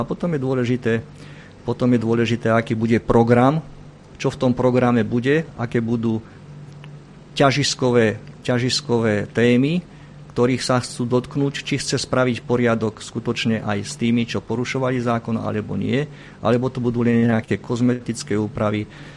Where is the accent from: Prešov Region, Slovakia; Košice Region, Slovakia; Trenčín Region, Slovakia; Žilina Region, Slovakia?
Trenčín Region, Slovakia; Prievidza; Ja som neďaleko odtiaľ z Prievidze a veľmi rád mám toto prostredie.